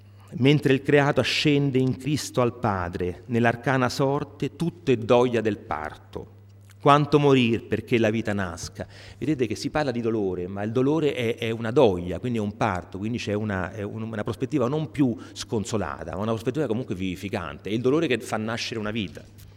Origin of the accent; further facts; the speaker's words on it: Rome, Lazio, Italy; io sono romano, non ho il dialetto milanese